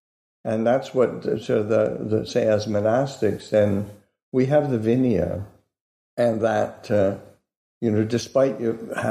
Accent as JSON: {"language": "English", "country": "Canada", "tie": "born or raised there", "said": "because I grew up in Canada, so I was very suspicious of Americans."}